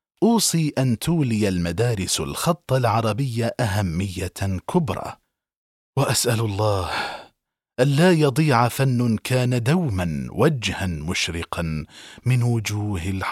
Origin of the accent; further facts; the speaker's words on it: Baghdad, Baghdad Governorate, Iraq; also born or lived in Mosul; مسقط رأسي مدينة الموصل، لكننا نزحنا عنها إلى بغداد، وهناك ترعرعت وتلقيت دراستي الثانوية والجامعية.